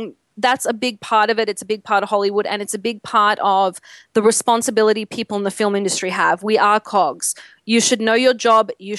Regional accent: Australia; now in United States; I'm Australian. I'm foreign.

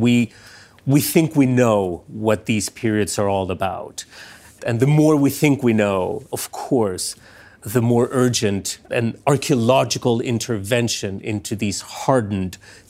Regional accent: Stockholm, Stockholm County, Sweden; that I grew up reading in Sweden, in Stockholm.

